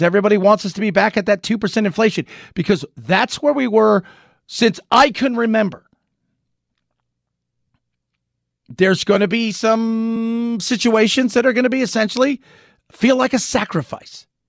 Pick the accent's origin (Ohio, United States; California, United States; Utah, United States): California, United States; now in Phoenix, United States; Growing up in Southern California, having been to, you know, spent many, much time in the likes of Los Angeles